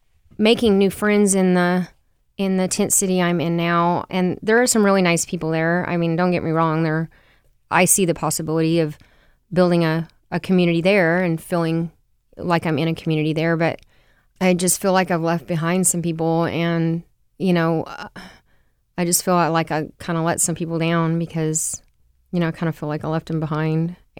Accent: Oklahoma, United States; moved away as an adult; now in Seattle, United States; Well, I'm from Oklahoma. I drove here from Oklahoma, and I came here just seeking an opportunity to make some money.

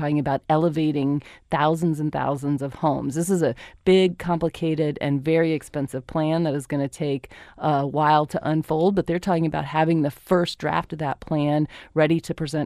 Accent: Fort Lauderdale, Florida, United States; So I grew up in South Florida, too, and I don't remember ever hearing anything about king tides growing up.

